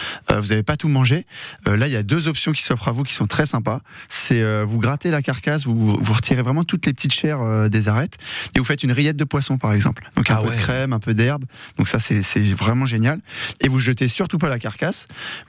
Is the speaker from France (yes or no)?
yes; Normandy, France; bah moi je viens de Normandie d'origine